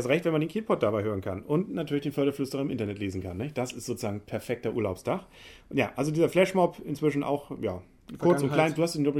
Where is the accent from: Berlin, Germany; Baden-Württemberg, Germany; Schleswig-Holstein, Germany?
Schleswig-Holstein, Germany; Kiel; Als Kieler würde man jetzt sagen, naja gut, Eckernförde, der wollte vielleicht nach Kiel.